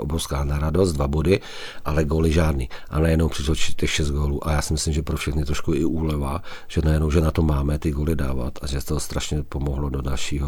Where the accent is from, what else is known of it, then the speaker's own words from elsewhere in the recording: Karlovy Vary, Karlovy Vary Region, Czechia; tak jsem z Karlových Varů a jsem v Karlových Varech